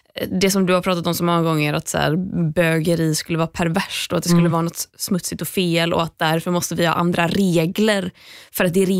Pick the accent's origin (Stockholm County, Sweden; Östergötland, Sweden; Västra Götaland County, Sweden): Västra Götaland County, Sweden; Gothenburg; Mitt moment of the week utspelade sig i helgen när jag var hemma i Göteborg.